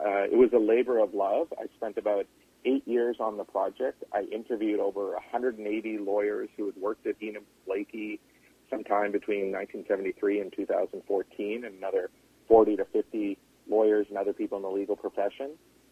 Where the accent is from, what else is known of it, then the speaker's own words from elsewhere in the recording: Vancouver, British Columbia, Canada; law started to come into TV when I was growing up in Vancouver in the 1980s